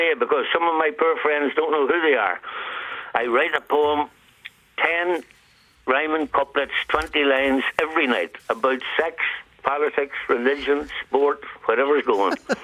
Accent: Northern Ireland, United Kingdom; now in Killarney, Ireland; I'm from County Down.

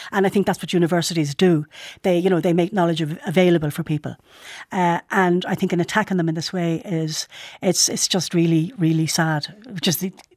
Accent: New Ross, Leinster, Ireland; And then I grew up in Wexford, southwest Wexford, around New Ross and southwest Wexford

